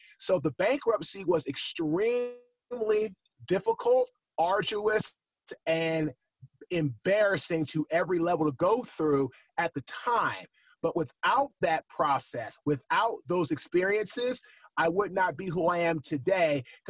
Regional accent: Washington, District of Columbia, United States; I'm from Washington, D.C.

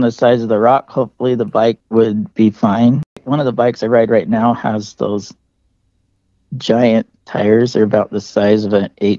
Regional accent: Kearns, Utah, United States; now in Clinton, United States; I grew up in Kearns and then moved to Layton and now have my place in Clinton.

